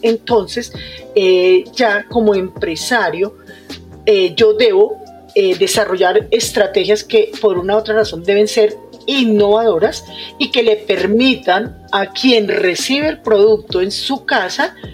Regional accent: Colombia; Hay empresas de las cuales nos tenemos que sentir orgullosos como colombianos

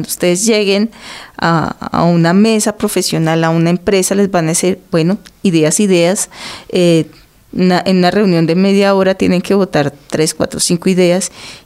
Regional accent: Colombia; la idea de lo que nos constituye como colombianos.

